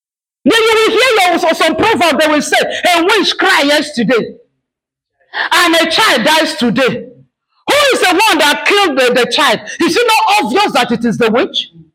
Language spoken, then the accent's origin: English; Edo, Nigeria; Sorry that I'm speaking my village language. I'm from Edo State, but I'm not the Yabini.